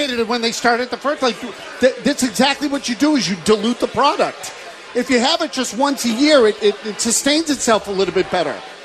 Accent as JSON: {"language": "English", "country": "Canada", "said": "Because, boy, did they smell that day as a Canadian."}